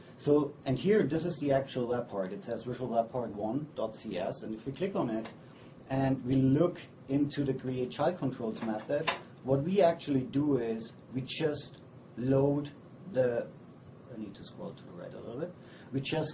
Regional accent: Germany; English is a second language; So I'm originally from Germany

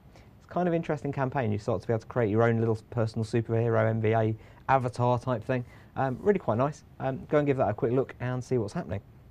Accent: United Kingdom; being British

